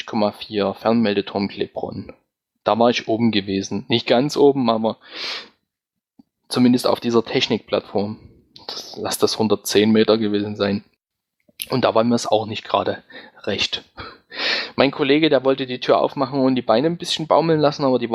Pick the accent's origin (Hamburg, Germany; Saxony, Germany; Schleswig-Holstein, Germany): Saxony, Germany; Bei uns im Vogtland sagt man, das ist ein Hitch.